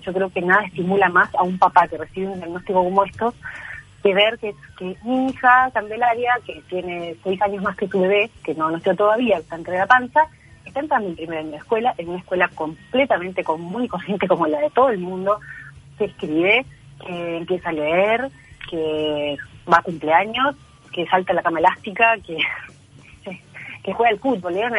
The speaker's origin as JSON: {"language": "Spanish", "country": "Uruguay", "said": "nosotros nos vinimos a vivir a Uruguay cuando Cande tenía 1 año de nacida. Yo soy uruguaya, nací en chileno, pero vinimos en busca de calidad de vida."}